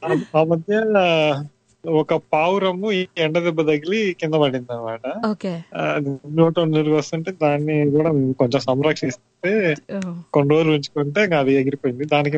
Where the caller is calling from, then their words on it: Guntur, Andhra Pradesh, India; నేను గుంటూరు నుంచి కాల్ చేస్తున్నాను, నేను ఒక వెబ్ డెవలపర్ అండి.